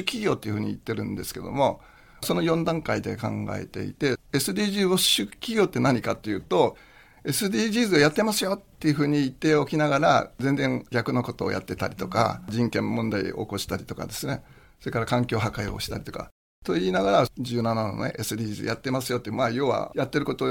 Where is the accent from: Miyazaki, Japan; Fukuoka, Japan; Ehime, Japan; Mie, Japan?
Miyazaki, Japan; 私は宮崎県の自然豊かなところで生まれ育って、